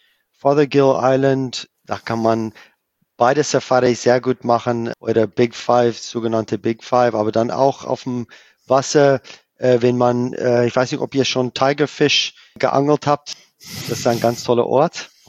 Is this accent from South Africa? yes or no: yes; South Africa; Aber ich freue mich sehr über mein Heimatland Südafrika.